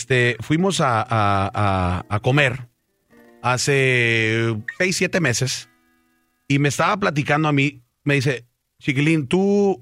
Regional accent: Chicago, Illinois, United States; yo crecí en Estados Unidos, yo nací en la ciudad de Chicago.

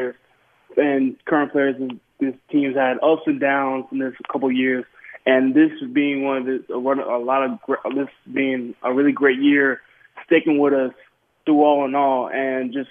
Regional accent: Virginia, United States; Oh, of course. I was born and raised in Virginia, so I'm used to the snow.

